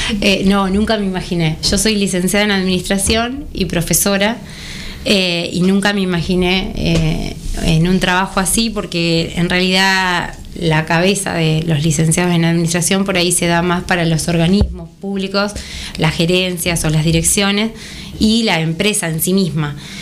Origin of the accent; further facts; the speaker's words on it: Pedernales, Buenos Aires Province, Argentina; cuando tuve una inquietud personal, digamos, familiar, de volver, yo soy de Pedernales, de volverme a vivir a la zona, nos volvíamos a Saladillo